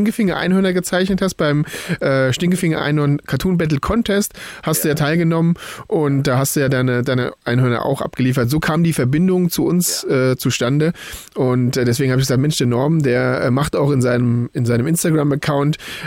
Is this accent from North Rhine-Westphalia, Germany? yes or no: no; Wiesbaden, Hesse, Germany; Ich bin ja aus Wiesbaden.